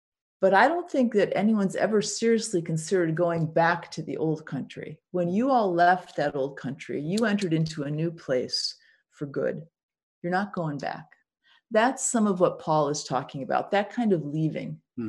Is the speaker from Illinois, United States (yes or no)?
yes; Chicago, Illinois, United States; moved away as an adult; I grew up in the Chicago area, and Chicago has good schools, but I decided to come to Boston because I'd never lived on the East Coast, and I fully intended to go back to Chicago, fully intended to go back to the Midwest.